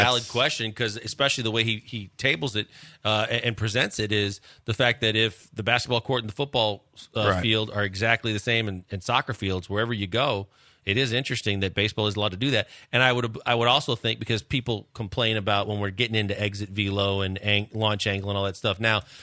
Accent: Milwaukee, Wisconsin, United States; And I don't either, but simply because growing up in Milwaukee, when you do the field trip to the Usinger plant

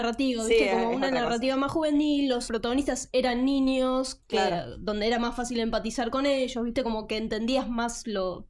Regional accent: La Pampa, Argentina; No sé, yo soy de La Pampa, amigo, ahí no hay shopping de nada.

